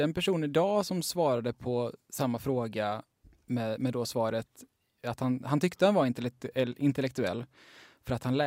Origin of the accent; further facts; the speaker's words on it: Mölndal, Västra Götaland County, Sweden; born there; now in Lund, Sweden; I Mölndal.